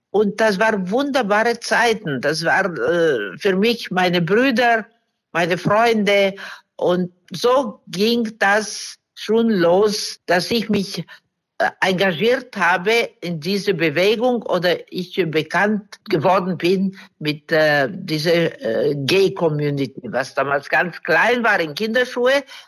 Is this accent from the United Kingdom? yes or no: no; Romania; born there; German is a second language; Okay, also ich bin in Rumänien geboren und in eine kleine Provinzstadt.